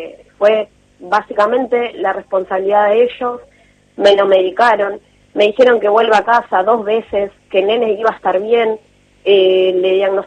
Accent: González Catán, Buenos Aires Province, Argentina; yo soy de González Catán, tengo hospitales acá

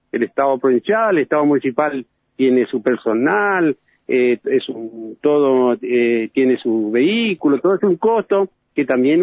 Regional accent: Posadas, Misiones, Argentina; Yo soy de Posada y conozco.

